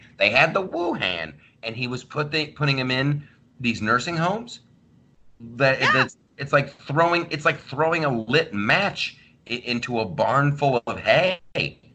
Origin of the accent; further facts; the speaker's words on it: United States; Yeah, I was like telling these people, like, never feel bad. Never apologize for being American.